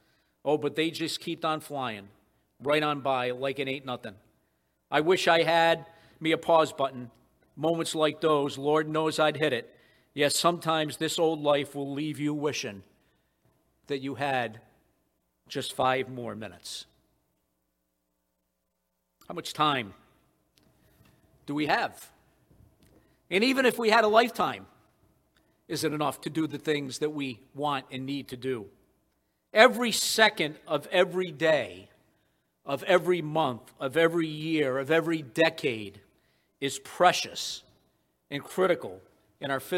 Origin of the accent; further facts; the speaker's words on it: New England, United States; accent: New England; I probably would not do very well with my New England accent on this country song.